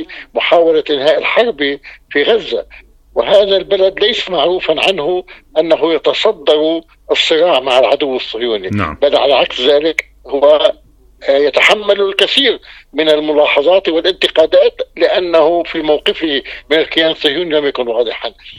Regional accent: Lebanon; ثم نحن كلبنانيين نتدارس في استراتيجية أمن وطني

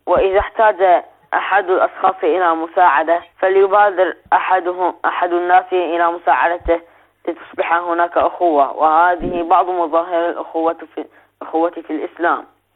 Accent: Bahrain; من البحرين.

